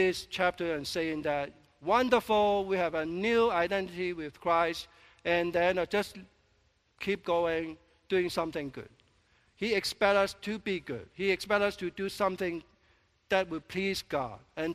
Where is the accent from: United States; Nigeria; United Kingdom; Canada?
Canada; So we still live like a Chinese, but I'm a Canadian.